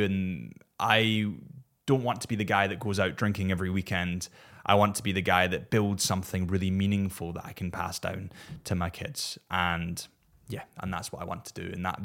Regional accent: Scotland, United Kingdom; I'm biased, of course, because I'm Scottish

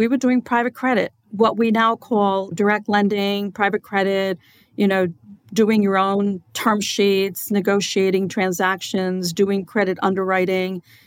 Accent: New York City, New York, United States; also born or lived in Long Branch, New Jersey; Well, I actually grew up in New York City in the Bronx. After a while, my dad got a job in New Jersey. So he moved the whole family to Long Branch, New Jersey. So I finished going to high school there.

